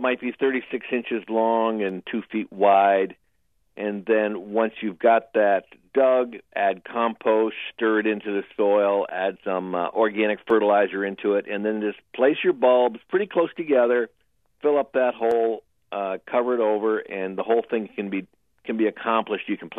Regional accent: Connecticut, United States; I grew up in Connecticut, and we had a nice patch of woods behind the house

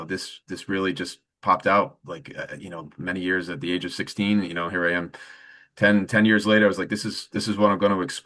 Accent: Rhode Island, United States; I grew up in Rhode Island

